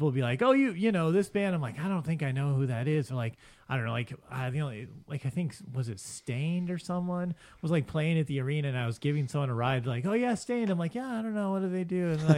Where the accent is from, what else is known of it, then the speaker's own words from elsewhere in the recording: California, United States; So I grew up in South Central in the 80s